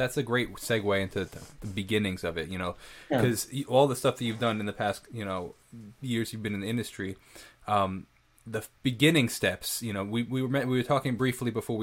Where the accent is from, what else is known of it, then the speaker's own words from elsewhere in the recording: Northport, New York, United States; I'm a musician from Northport, New York.